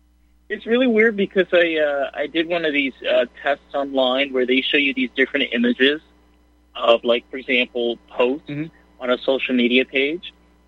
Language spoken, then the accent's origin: English; New York, United States; I'm from New York, and I grew up upstate, so I generally cuss a lot.